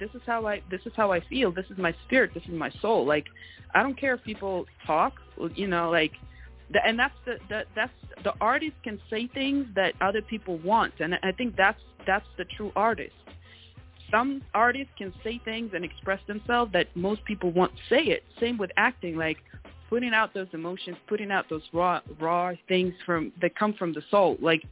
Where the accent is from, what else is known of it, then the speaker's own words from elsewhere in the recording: Russia; English is a second language; also born or lived in China; now in United States; just growing up in Russia and in China and in the States, like, I thought when I would come to the States, like, this was, like, the most diverse country